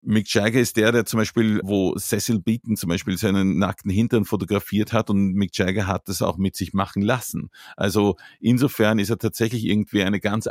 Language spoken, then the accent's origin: German; Austria; ich als Österreicher würde sagen, unter der Fuchtel.